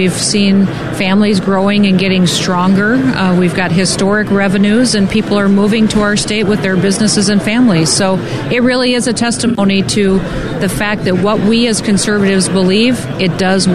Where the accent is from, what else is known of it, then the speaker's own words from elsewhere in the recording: South Dakota, United States; It's been pretty special to be in my home state and watch it thrive in such challenging times.